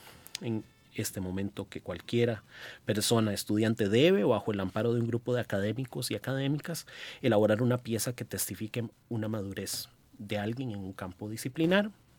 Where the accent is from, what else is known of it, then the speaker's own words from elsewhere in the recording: Costa Rica; celebramos que somos costarricenses, que somos un territorio independiente